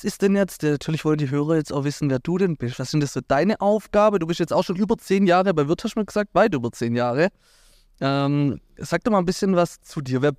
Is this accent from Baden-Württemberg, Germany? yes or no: yes; Baden-Württemberg, Germany; Na klar, wir kommen aus Hohenlohe